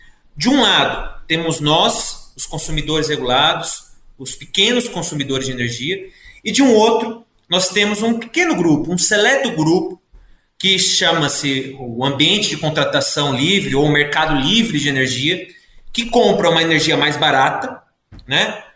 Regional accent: Piauí, Brazil; E no Piauí, né, minha terra

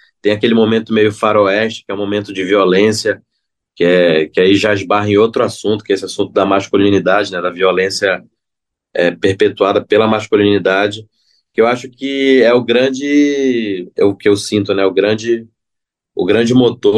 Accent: Manaus, Amazonas, Brazil; aqui eu vivo na Amazônia, né? Então, tipo, a minha rotina, infelizmente, é lidar com violência, desde do lugar de onde eu venho, que é uma periferia de Manaus

